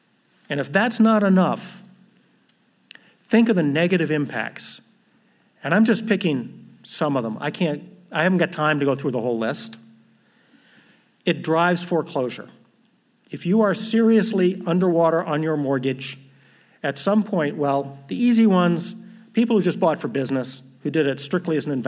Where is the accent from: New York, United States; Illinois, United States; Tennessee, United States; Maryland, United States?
Illinois, United States; Chicago; also born or lived in Chapel Hill; I'm not familiar with the Atlanta region. I'm from Chicago. I've been here a few times, but not often.